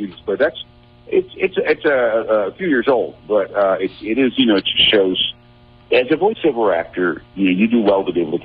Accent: St. Paul, Minnesota, United States; also born or lived in Tucson; Yeah, I grew up in St. Paul. Grew up in Highland Park, right by, my family lived right by St. Clair and Fairview.

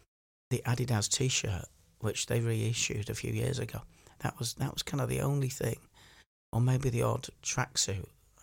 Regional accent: Leeds, Yorkshire and the Humber, United Kingdom; I grew up in Headingley in Leeds

